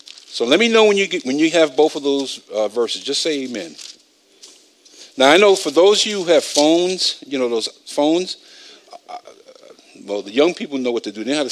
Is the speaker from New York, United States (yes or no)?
yes; Bronx, New York, United States; Now, I'm from the Bronx. When somebody says buffeting, that means you take these fists and bang, bang, bang, right?